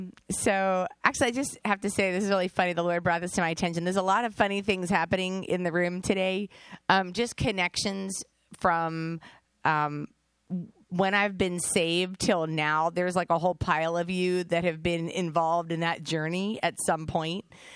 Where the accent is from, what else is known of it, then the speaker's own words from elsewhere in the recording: Columbia, Maryland, United States; So basically, I was born Jewish right here in the Columbia area. So I'm from Columbia, Maryland, born and raised. Haven't gone very far.